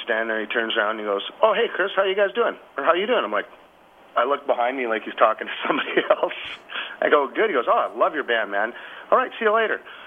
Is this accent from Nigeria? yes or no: no; Canada; We're from Canada. We're proud to be Canadian artists, and we kind of stuck to our roots.